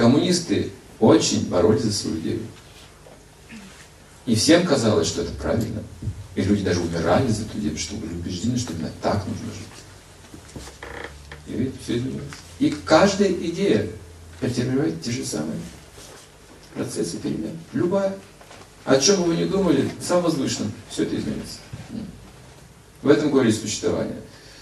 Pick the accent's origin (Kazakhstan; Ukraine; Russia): Kazakhstan; born there; когда приезжал в свой родной город, в котором я родился, родился в Казахстане, а вырос в другом городе.